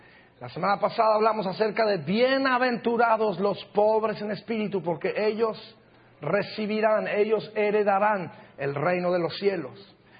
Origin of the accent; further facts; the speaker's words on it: Durango, Mexico; Yo recuerdo mucho en la ciudad de Durango, de donde yo soy, con mucho orgullo